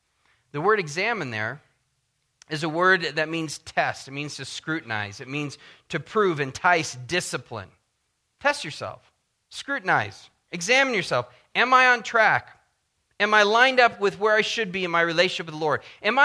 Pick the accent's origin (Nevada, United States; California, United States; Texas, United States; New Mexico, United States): California, United States; San Diego; When I grew up in San Diego, I was a real surf rat